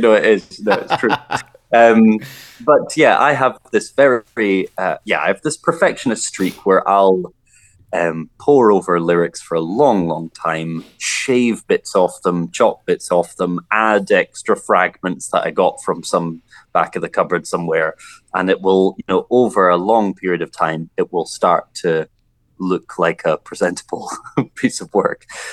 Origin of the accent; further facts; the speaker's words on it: Scotland, United Kingdom; growing up in Scotland